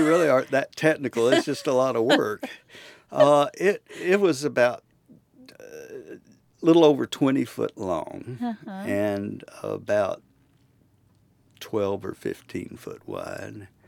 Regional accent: Chattanooga, Tennessee, United States; I grew up in Chattanooga. My dad was an independent businessman, ran a dry cleaning business he started right after World War II.

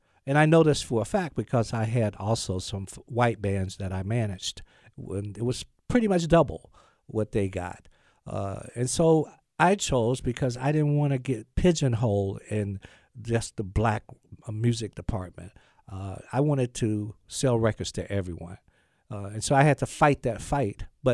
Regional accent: Gaston, Alabama, United States; I grew up in Gaston, Alabama, which is only an hour and a half from here, 2 hours, 1952, Ray. Mm. And I never went to a black school.

